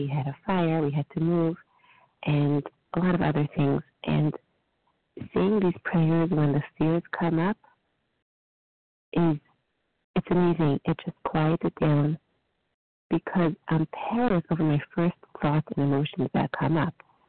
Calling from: New Jersey, United States; from New Jersey.

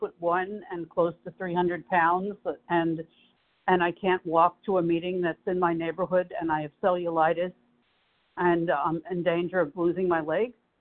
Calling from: Boca Raton, Florida, United States; Today I'm in Boca Raton, Florida.

